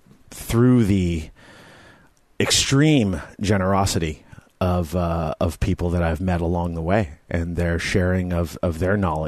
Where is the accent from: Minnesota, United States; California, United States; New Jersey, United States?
California, United States; I'm from the Bay Area originally